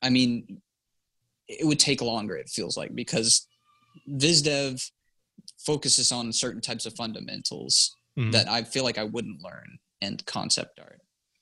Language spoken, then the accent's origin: English; Texas, United States; I grew up in Texas, Southeast Texas.